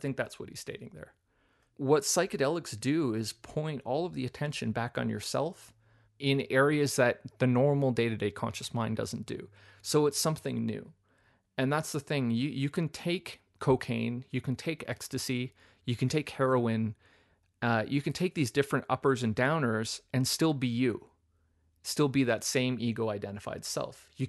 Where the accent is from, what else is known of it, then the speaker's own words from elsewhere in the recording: Canada; We're totally Canadian. We're ice fishing out there.